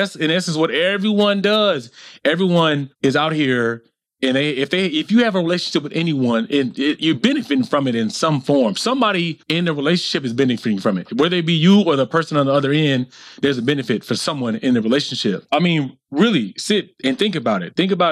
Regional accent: the South, United States; because of my skin color and because of me growing up in the South

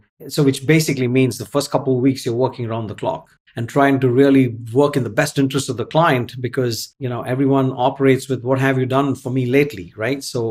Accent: India; for being an Indian and not eating red meat

